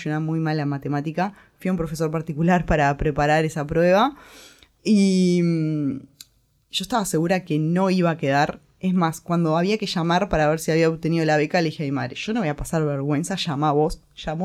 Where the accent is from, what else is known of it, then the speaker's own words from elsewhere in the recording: Montevideo, Uruguay; De La Unión. Yo nací en La Unión y estuve ahí hasta que me independicé.